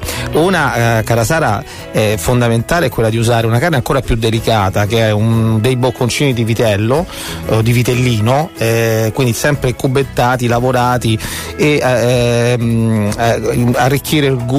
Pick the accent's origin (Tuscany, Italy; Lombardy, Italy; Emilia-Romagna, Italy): Emilia-Romagna, Italy; da vera romagnola